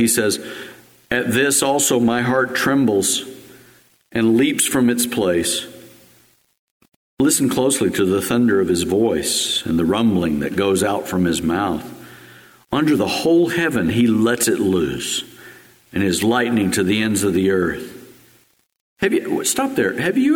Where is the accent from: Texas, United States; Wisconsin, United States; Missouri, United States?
Texas, United States; Growing up in West Texas, I've seen some thunderstorms that will make you fear for your life.